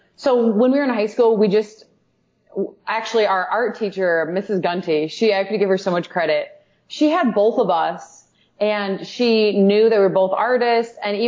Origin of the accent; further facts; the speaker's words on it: Indiana, United States; growing up in Indiana where it's you know, really it's farmers and a few.